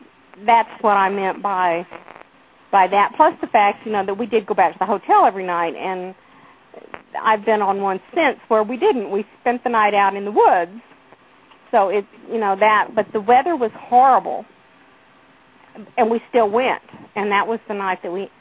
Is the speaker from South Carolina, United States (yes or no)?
no; Texas, United States; I was born and raised in Texas, which, you know, everybody should know.